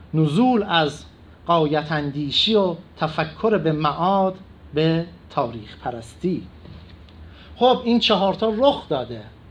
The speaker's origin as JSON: {"language": "Persian", "country": "Iran", "said": "ما ایرانی هستیم، در این حال ایرانی نیستیم. ما در زبان و شاعرانگی هنوز ایرانی هستیم"}